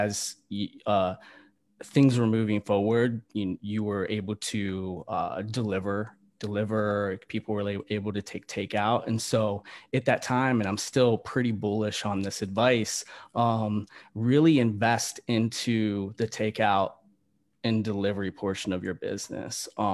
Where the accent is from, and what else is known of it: East Coast, United States; born or raised there